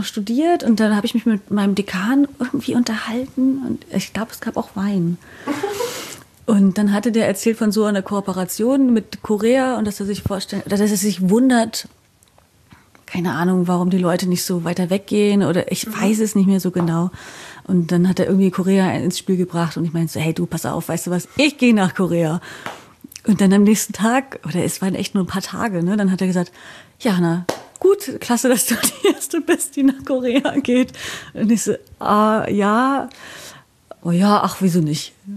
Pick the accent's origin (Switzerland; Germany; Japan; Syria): Germany; Wismar, Mecklenburg-Vorpommern; born there